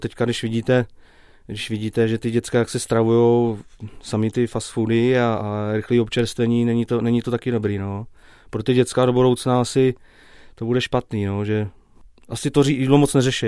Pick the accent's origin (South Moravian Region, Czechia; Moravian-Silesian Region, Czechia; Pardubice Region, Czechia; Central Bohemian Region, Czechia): Pardubice Region, Czechia; Pomezí; now in Bystré, Czechia; Moje rodné město, já pocházím z Pomezí, jestli někdo zná u Poličky, a jinak teďka bydlím v Bystrým u Poličky